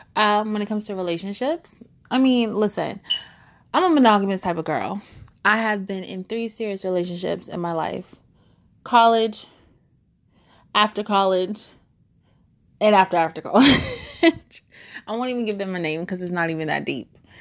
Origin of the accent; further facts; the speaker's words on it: Nigeria; Layer that with being Nigerian, that's another level of hold your mouth, don't share, don't bring shame